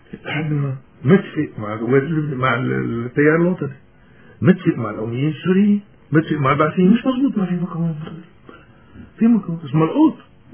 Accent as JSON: {"language": "Arabic", "country": "Lebanon", "said": "كمواطن لبناني بعيش بالقرن 21"}